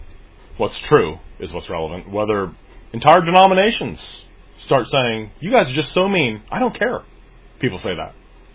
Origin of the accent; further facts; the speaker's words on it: Cincinnati, Ohio, United States; the Roman Catholic people I grew up with in Cincinnati, Ohio, the huge German Catholic population of Cincinnati